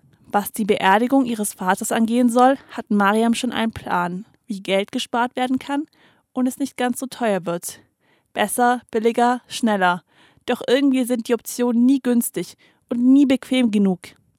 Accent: Stuttgart, Baden-Württemberg, Germany; Jedenfalls, soweit ich das als Stuttgarterin mit Migrationshintergrund beurteilen kann.

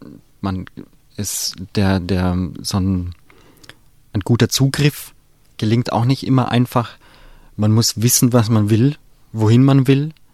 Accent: Tyrol, Austria; in Tirol, also wo ich herkomme.

